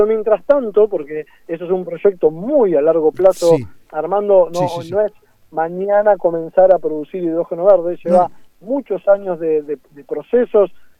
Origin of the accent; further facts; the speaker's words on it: Tierra del Fuego, Argentina; los que quedan de rehén en realidad somos todos los fueguinos, ¿no?